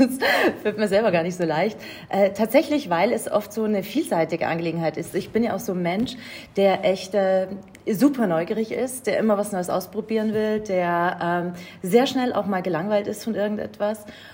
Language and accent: German; Munich, Bavaria, Germany; moved away as an adult; now in Austria; Ich bin weggezogen aus München, ausgewandert nach Österreich, habe in einem ganz anderen Bereich Fuß gefasst